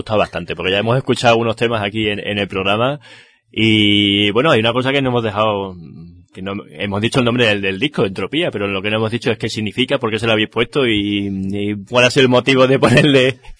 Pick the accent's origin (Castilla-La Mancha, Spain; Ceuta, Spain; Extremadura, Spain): Extremadura, Spain; Mérida; Los tenemos con nosotros porque tocan aquí en Mérida, en mi tierra.